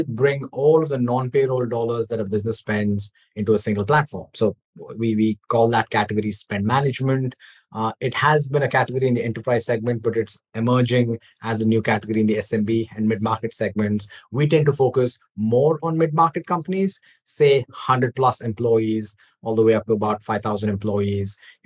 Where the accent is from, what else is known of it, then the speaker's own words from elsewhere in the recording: India; now in United States; I was born in India, grew up there, and moved to the US about 11 years ago at this point.